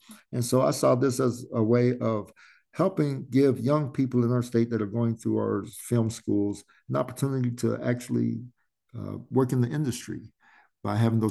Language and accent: English; Kansas City, Missouri, United States; and here in Kansas City, my hometown